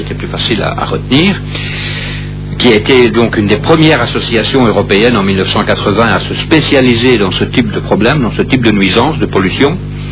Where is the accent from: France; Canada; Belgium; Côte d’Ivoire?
Belgium; Je suis belge, mais je me soigne.